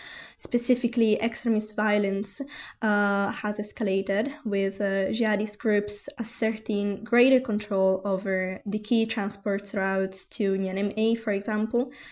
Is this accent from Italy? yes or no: yes; Italy; I'm from Italy